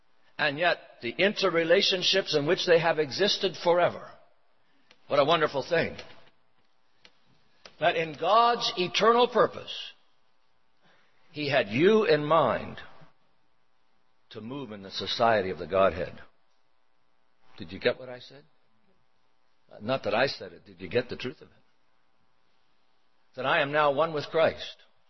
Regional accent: Canada; born there; because I was born in Canada.

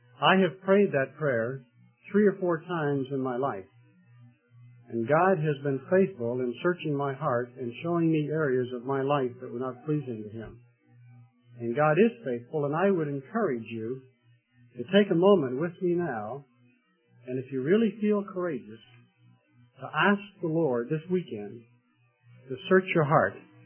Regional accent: Canada; moved away as an adult; now in United States; I'm originally from Canada.

